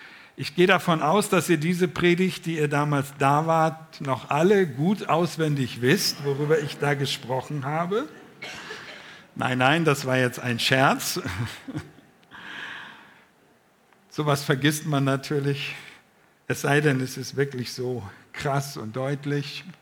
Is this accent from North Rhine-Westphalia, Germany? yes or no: yes; Velbert, North Rhine-Westphalia, Germany; Wenn ich heute irgendwo unterwegs bin und erzähle, ich komme aus Velbert, dann ist immer die Frage, wo ist denn das?